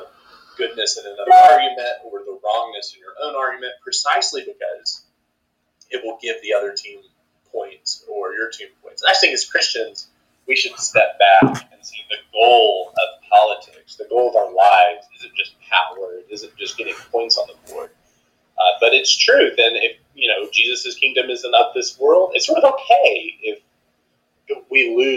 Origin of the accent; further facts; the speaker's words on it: Amarillo, Texas, United States; I'm from Amarillo, Texas, so that interests me